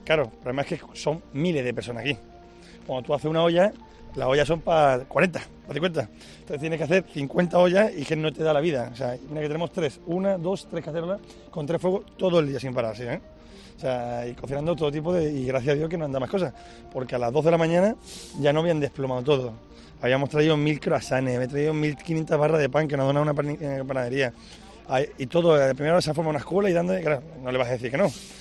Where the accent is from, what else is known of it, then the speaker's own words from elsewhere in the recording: Málaga, Andalusia, Spain; De Málaga.